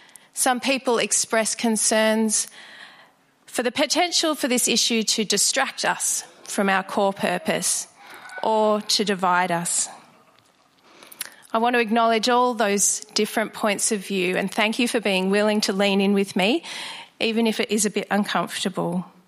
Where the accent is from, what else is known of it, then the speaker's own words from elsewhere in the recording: Sydney, New South Wales, Australia; now in Melbourne, Australia; Before I moved to Melbourne in the late 2000s, I'm originally from Sydney